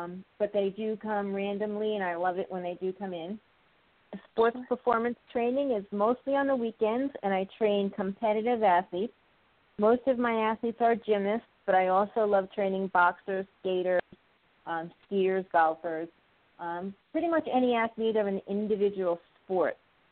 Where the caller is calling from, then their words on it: Old Bridge, New Jersey, United States; I'm sitting in the middle of New Jersey in Old Bridge.